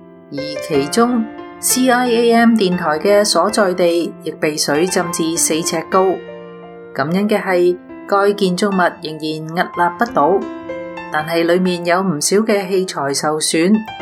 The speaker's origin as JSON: {"language": "Cantonese", "country": "Hong Kong", "tie": "born or raised there", "moved": "as an adult", "lives_now": "Canada", "said": "我是个土生土长的香港人，1990年下嫁瑞典籍的丈夫 Michael， 我们两个在香港认识、结婚、生仔，"}